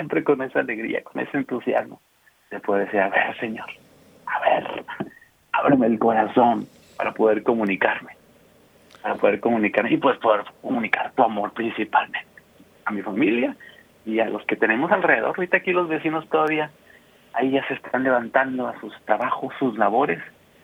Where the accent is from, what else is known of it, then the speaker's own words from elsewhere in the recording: Guadalupe, Nuevo León, Mexico; also born or lived in Monterrey; Ahí en Monterrey, Nuevo León, nací en Monterrey. Después criado ahí en Guadalupe, Nuevo León. Soy guadalupeño, guadalupense y guadalupano.